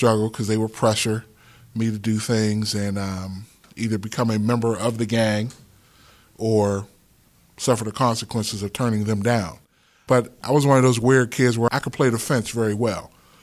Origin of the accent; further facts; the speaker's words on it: Homestead, Pennsylvania, United States; I was born and raised in the Homestead area. I went to Steel Valley High School.